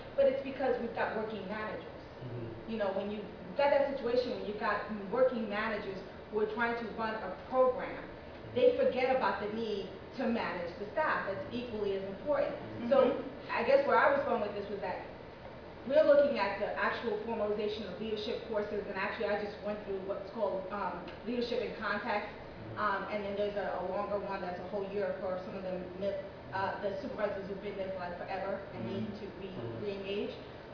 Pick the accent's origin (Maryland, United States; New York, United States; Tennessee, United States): Maryland, United States; Rockville; from Rockville, Maryland, HRSA.